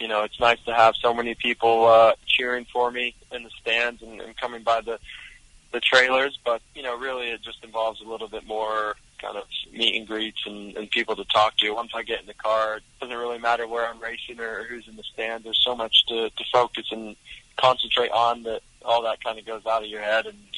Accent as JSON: {"language": "English", "region": "Florida", "country": "United States", "tie": "born or raised there", "said": "You know, I grew up in Florida, so lots of family and friends come out to support me in St. Pete."}